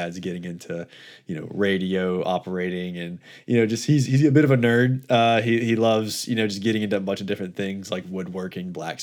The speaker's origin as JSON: {"language": "English", "town": "Mountain Brook", "region": "Alabama", "country": "United States", "tie": "born or raised there", "said": "So I actually grew up in Mountain Brook. I went to Brookwood Forest Elementary, went through the junior high before all the renovations, the high school before all the renovations, graduated in 2019."}